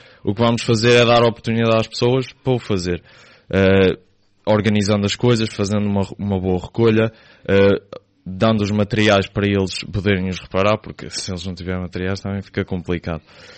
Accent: Lobão, Aveiro, Portugal; mas é um sítio pacato, não tem muito alarido, principalmente porque não sou do centro, sou de Lobão. Ou seja, é um sítio para cá de se viver.

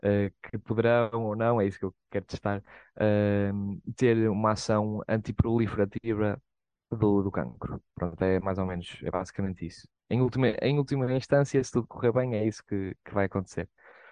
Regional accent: Espinho, Aveiro, Portugal; eu sou de Espinho, pronto, relativamente perto aqui da Aveiro. Pronto, eu vim para cá em 2019 estudar licenciatura em biotecnologia

